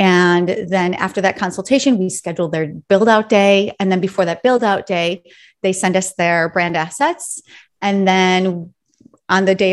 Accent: Michigan, United States; now in Miami, United States; My father was a really well-known graphic artist in the town I grew up in Michigan.

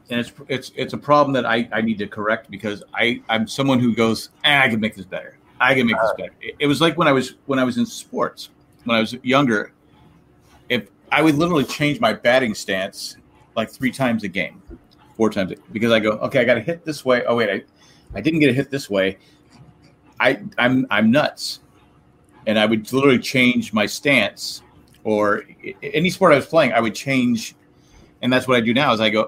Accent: San Diego, California, United States; growing up in San Diego, LA stations had like KTLA and another station, Channel 13.

